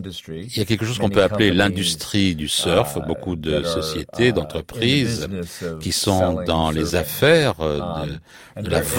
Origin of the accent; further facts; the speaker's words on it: Hawaii, United States; c'était une chanson à la radio quand j'étais gamin à Hawaï dans les années 60